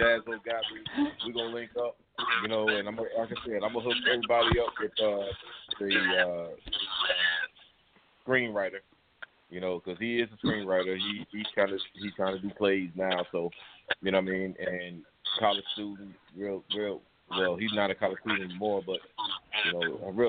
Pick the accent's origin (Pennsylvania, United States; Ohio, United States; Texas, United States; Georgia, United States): Pennsylvania, United States; Philadelphia; Southwest, 60th and Market, 51st and Florence, 63rd and Largewood. 68th and Greeby Place. You name it.